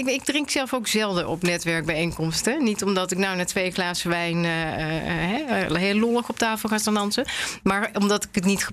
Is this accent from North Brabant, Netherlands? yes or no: yes; North Brabant, Netherlands; In dat geval, nou kom ik ook nog uit Brabant.